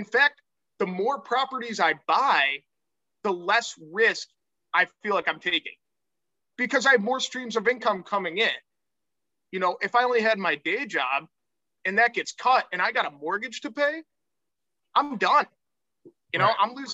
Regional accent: Clinton Township, Michigan, United States; I grew up in Clinton Township, Michigan.

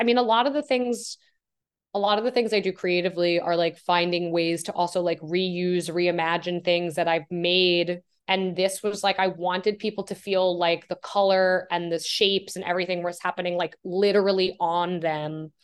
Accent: New York, United States; I'm from New York. My family lives in New York. I was going back and forth between New York and London a lot.

